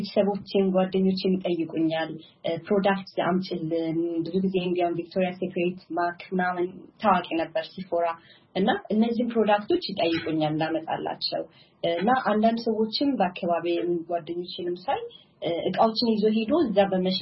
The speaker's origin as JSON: {"language": "Amharic", "region": "Amhara", "country": "Ethiopia", "tie": "born or raised there", "also_born_or_lived": "Tigray", "second_language": "Amharic", "said": "አስተዳደጌ ግን ጎጃም ደሴ ወይዘሮስን ተምሬያለሁ። ሃይ ስኩል እንኳን ደብረ ማርቆስ፣ ደሴ ወይዘሮስን እና መቀሌ ሀጽ ዮሐንስ ነው የጨረስኩት።"}